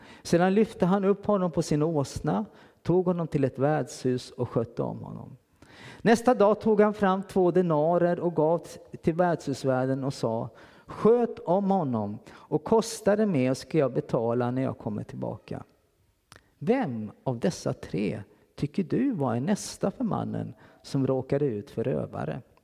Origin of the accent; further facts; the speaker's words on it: Kalmar, Kalmar County, Sweden; I Kalmar. Där jag kommer från. Det hör ni nu, va? När jag pratar så här.